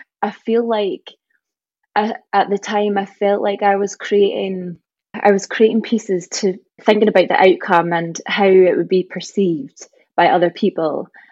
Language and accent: English; Thurso, Scotland, United Kingdom; moved away as an adult; I grew up here in Thurso and then couldn't wait to get away. I remember being a teenager just itching to get away from Thurso, and so went off to study in Edinburgh